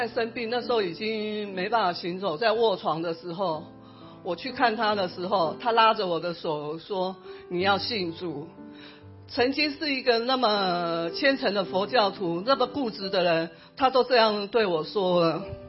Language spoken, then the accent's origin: Chinese; Nantou County, Taiwan; 小时候住在那个南投中心村的时候，